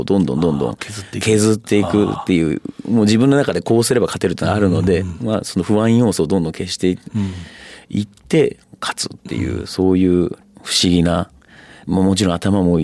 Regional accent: Fukuoka, Japan; まあ、福岡出身なんで、ね、福岡の企業と同時進行でその並行でラグビーで決まったら

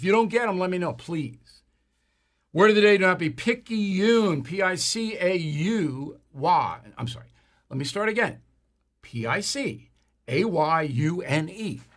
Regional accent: Levittown, New York, United States; Nick Matea, East Meadow, New York, close to my hometown of Levittown.

